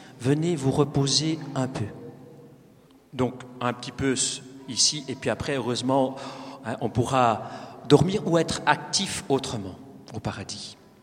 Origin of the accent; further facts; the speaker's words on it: Belgium; je suis belge, vous savez, hein